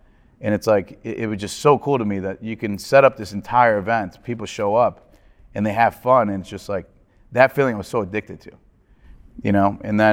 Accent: Lakewood, United States; now in New York, United States; So I grew up in Lakewood, right? And then at the age of 19, I moved to New York and found myself working on Wall Street.

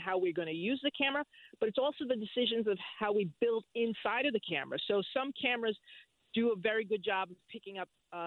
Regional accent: Jersey City, New Jersey, United States; I'm from Jersey City.

